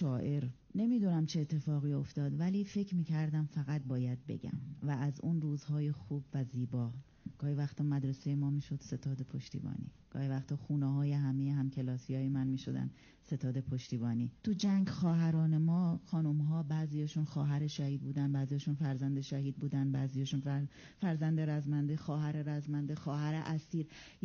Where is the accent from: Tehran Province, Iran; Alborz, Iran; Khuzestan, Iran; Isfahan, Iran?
Khuzestan, Iran; born there; به عنوان کسی که جنگ رو چشیده، من متولد خوزستان هستم.